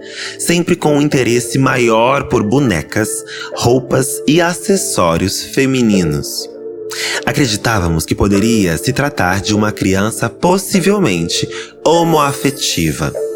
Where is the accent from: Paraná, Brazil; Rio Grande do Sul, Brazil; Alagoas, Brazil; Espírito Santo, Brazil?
Alagoas, Brazil; Maceió; Sou de Maceió, Alagoas.